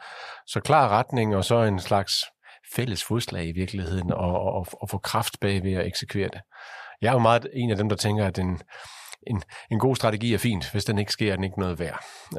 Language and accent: Danish; Aabenraa, Region of Southern Denmark, Denmark; jeg er jo født og opvokset i det sydlige Jylland, i Sønderjylland uden for Aabenraa. Faktisk lidt ude på landet, i sådan et lille villakvarter.